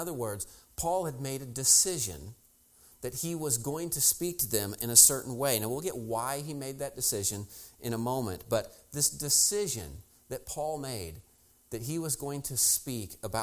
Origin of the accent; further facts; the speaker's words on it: Missouri, United States; Now, when I was a kid, I grew up in Missouri, and my dad was a huge sports fan.